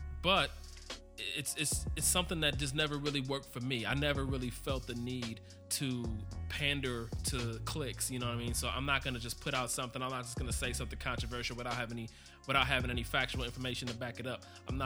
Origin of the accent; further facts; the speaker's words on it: Cleveland, Ohio, United States; And then I was able to partner with a great artist out of Cleveland, Ohio, my hometown.